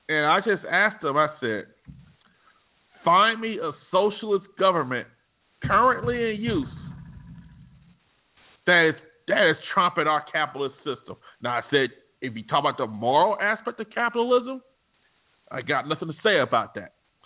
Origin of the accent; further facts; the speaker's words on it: Montgomery, Alabama, United States; In my hometown, Montgomery, Alabama, my cousin, she works at the Hyundai plant.